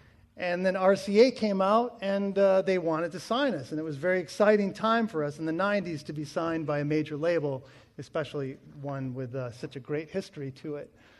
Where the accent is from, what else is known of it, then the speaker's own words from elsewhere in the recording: Grand Rapids, Michigan, United States; So I'm familiar with this area quite well. I'm from Grand Rapids, and my band … we recorded at Station C Studios, which is just down the street.